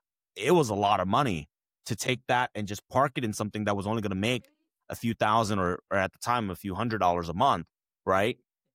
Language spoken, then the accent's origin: English; Oakland, California, United States; I grew up in Oakland, California, where things were a little bit more on the rough side.